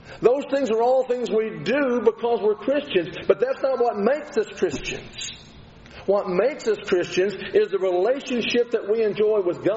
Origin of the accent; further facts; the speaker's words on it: Texas, United States; Didn't do that growing up in West Texas.